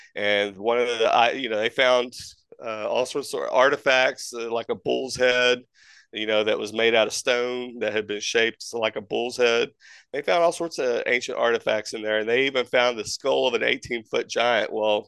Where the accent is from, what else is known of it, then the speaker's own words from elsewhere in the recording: Dallas-Fort Worth, Texas, United States; And like even when I lived in Texas, I grew up in the Dallas-Fort Worth area.